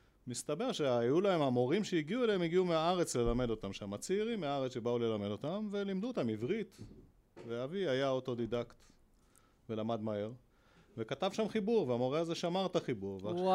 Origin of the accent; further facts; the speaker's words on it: Nof HaGalil, Northern District, Israel; אז נולדתי בנצרת עילית, שלאחרונה שינו את שמה לנוף הגליל. אבל אנחנו ילידי נצרת עילית.